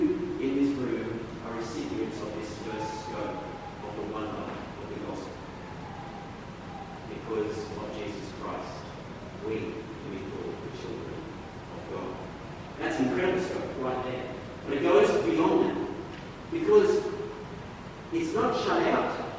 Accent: Australia; I'm Australian.

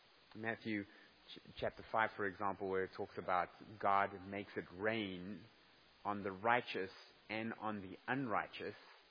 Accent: Pretoria, Gauteng, South Africa; also born or lived in Durban; You know, when I lived in Pretoria, I grew up in Pretoria, and it rains in the summer.

